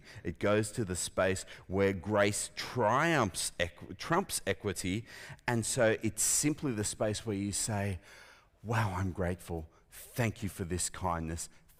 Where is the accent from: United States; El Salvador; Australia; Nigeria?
Australia; New South Wales; But I'm not white. I grew up in Western Sydney. I'm a working class guy. I'm the son of a mixed race couple who came to Australia from apartheid South Africa. My dad's coloured, my mum's white